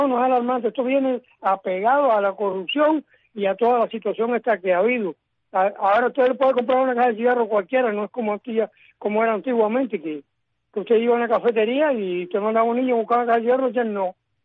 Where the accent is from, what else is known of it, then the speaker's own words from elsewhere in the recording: Cuba; Es una realidad que como cubano la sufro.